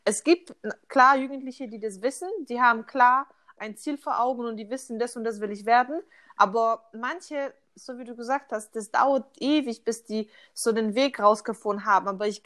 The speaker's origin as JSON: {"language": "German", "country": "Poland", "tie": "born or raised there", "also_born_or_lived": "United States", "said": "ich als Kind in Polen aufgewachsen, wir hatten nicht groß irgendwie die Möglichkeit, Sport zu machen"}